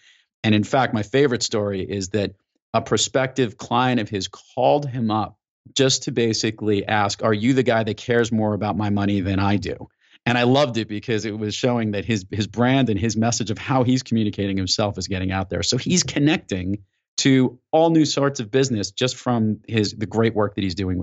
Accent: New York, United States; I'm from New York. I talk with my hands all the time.

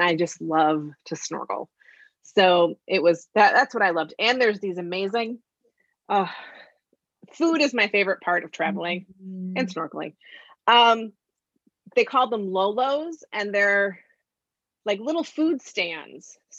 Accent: Wisconsin, United States; So I am a lifelong Wisconsinite. I was born and bred in Wisconsin.

